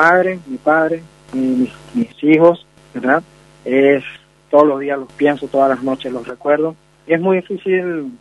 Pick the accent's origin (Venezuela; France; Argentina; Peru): Venezuela; now in Colombia; De Venezuela a Cúcuta me fui en colectivo, de Cúcuta lo pasé toda la Panamericana, toda parte de los Andes, donde nacen los Andes, la pasamos caminando con frío, con hambre